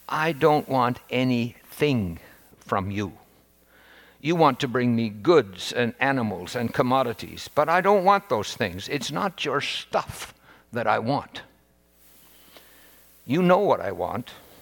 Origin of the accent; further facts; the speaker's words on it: Nova Scotia, Canada; And I'm from Nova Scotia and had learned to drive in snowy conditions when I was just 14 or 15.